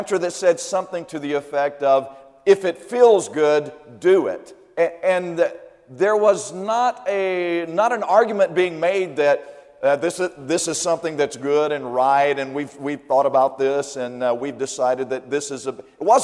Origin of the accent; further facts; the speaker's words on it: Alabama, United States; I grew up in South Alabama, and I tell you, it wasn't Mayberry, but you know, it was okay.